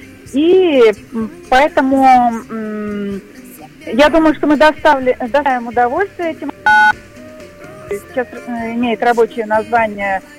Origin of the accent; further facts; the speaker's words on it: Siberia, Russia; Я очень люблю Иркутск, люблю Сибирь, люблю Байкал, потому что я сама сибирячка, и для меня возвращаться в эти края — это всегда как съездить домой к себе в гости.